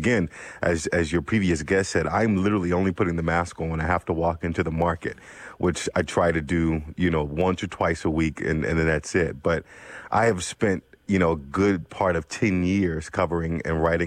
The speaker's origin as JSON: {"language": "English", "town": "Philadelphia", "region": "Pennsylvania", "country": "United States", "tie": "born or raised there", "said": "on the block that I grew up in South Philly, at the corner bodega, there was a sign"}